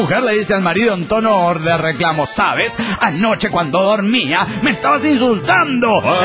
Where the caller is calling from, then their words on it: Tultitlán, State of Mexico, Mexico; de Tutitlán, Estado de México, México.